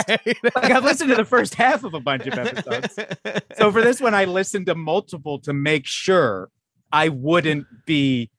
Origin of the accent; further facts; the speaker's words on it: Calgary, Alberta, Canada; also born or lived in Toronto; I grew up in Calgary, but I moved down here from Toronto. And I really hated growing up in Calgary.